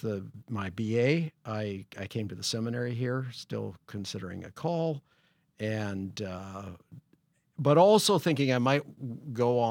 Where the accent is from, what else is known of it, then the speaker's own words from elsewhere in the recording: Minnesota, United States; also born or lived in Alberta, Canada; But I grew up here, in nearby. My father was the first president of the AFLC, so I grew up in New Hope and Plymouth, went to the local schools here.